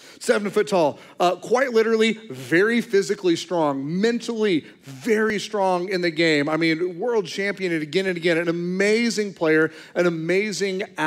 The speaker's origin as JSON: {"language": "English", "country": "United States", "said": "As an American, that resonates deeply within me."}